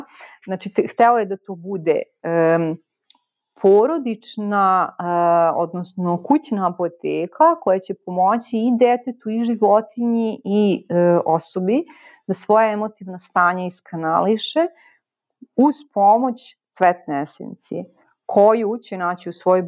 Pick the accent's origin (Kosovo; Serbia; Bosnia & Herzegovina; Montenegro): Serbia; Vršac, Vojvodina; Ja sam iz Vršca